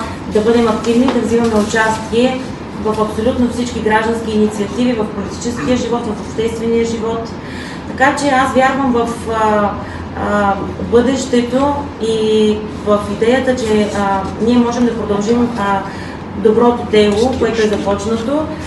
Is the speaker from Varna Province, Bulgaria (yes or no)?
yes; Varna, Varna Province, Bulgaria; от Варна съм.